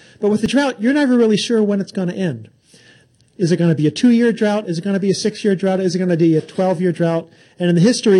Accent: California, United States; I'm from California. I should know these things.

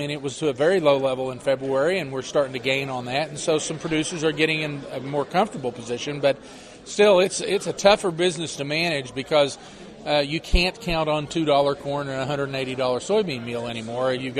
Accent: Iowa, United States; all the rain that's fallen in my home state, of Iowa

